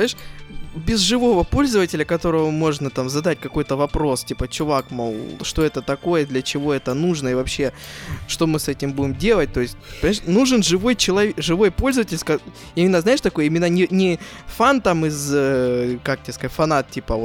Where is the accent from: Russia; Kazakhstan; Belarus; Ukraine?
Russia; он видит, что я из России пользуюсь